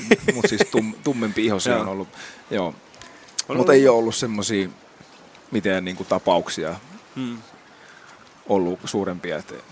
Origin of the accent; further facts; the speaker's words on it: Elämäjärvi, Central Ostrobothnia, Finland; Pihti, Elämäjärven ala-aste. Mä oon Elämäjärven kotoisin.